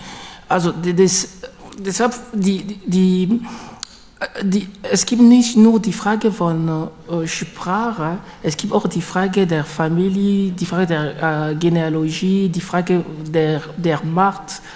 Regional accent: Lubumbashi, Haut-Katanga, DR Congo; born there; German is a second language; Also ich komme aus dem Kongo, ich bin in Lubumbashi geboren. Lubumbashi ist eine Stadt im Süden im Kongo. Und meine Eltern kommen in die Mitte von Kongo, von Mbujimayi.

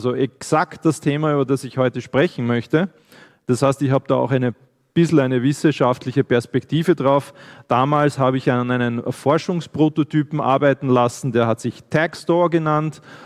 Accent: Graz, Styria, Austria; Ich komme aus Graz.

